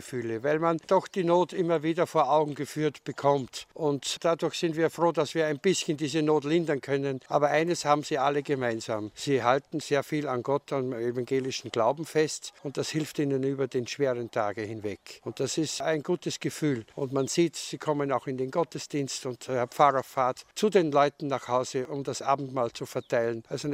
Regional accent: Austria; born there; Ja, ich bin 62 in Österreich geboren, aber die Eltern, beide Eltern sind hier von Siebenbürgen

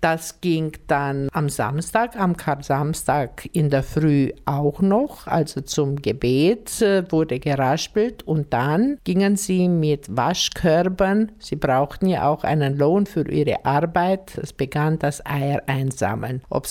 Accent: Bogarosch, Timiș County, Romania; Bei uns in Bogaros gab es weder das Eiertixen noch die Mädelspritze.

